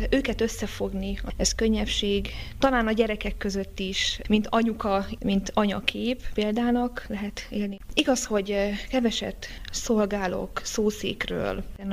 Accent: Vásárosnamény, Szabolcs-Szatmár-Bereg, Hungary; moved away; egy kisvárosban nőttem fel, ahol minden nagyon szép, nekem legalábbis nagyon szép, vásárosnemény.

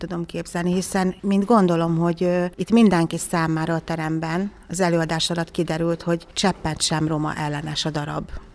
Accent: Hungary; magyar romaként

